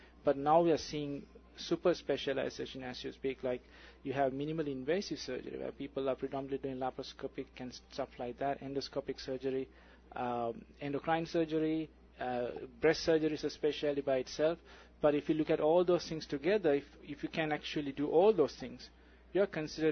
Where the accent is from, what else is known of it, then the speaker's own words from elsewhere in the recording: Sri Lanka; also born or lived in London; So I grew up in Sri Lanka for a while and did my finished my medical education in London